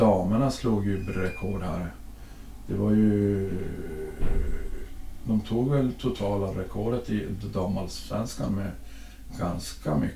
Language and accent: Swedish; Luleå, Norrbotten County, Sweden; Jag är ju uppvuxen uppe i Luleå med sand.